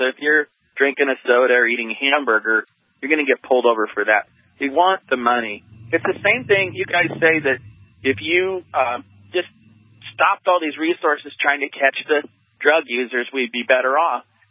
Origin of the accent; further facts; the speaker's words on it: Oak Harbor, Washington, United States; Yeah, no, I grew up on Whidbey Island. This heavy-handed police force was Oak Harbor, Washington.